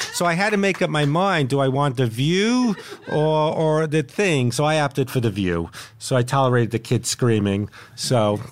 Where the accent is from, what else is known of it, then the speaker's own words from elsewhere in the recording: New York, United States; accent: New York Jewish; I go, oh, I'm a New York Jewish accent.